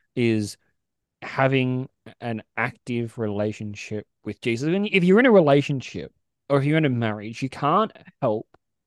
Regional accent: Australia; but it's Z because we're Australian

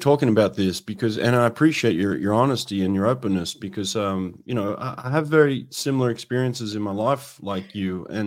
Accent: Australia; I remember myself having that mentality as an Australian swimmer

